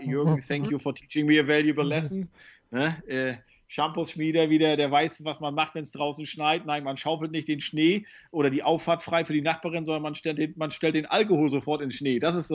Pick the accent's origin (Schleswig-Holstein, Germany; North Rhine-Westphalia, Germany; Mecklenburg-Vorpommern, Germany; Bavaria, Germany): Mecklenburg-Vorpommern, Germany; für jemanden, der auf einem 50 Hektar Bauernhof groß geworden ist in Nordwestmecklenburg